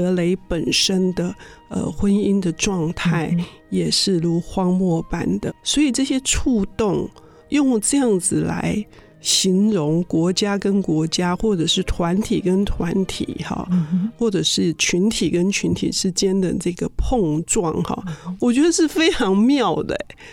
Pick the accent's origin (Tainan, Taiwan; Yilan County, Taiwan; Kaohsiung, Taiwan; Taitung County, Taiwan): Tainan, Taiwan; 我是台南的人，籍贯台南，